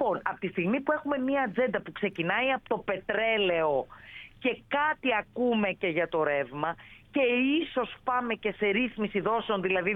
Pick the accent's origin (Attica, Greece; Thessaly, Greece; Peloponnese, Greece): Thessaly, Greece; Larissa; γιατί είναι και ο τόπος μου αυτός και τους ξέρω καλά.